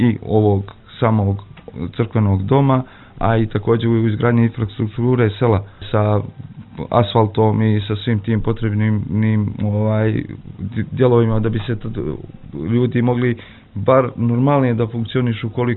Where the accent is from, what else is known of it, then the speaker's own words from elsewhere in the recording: Rožaje, Rožaje Municipality, Montenegro; Ja rođen u Grižici, baš u Rožajama, i da je to moje rodno mjesto i moj rodni kraj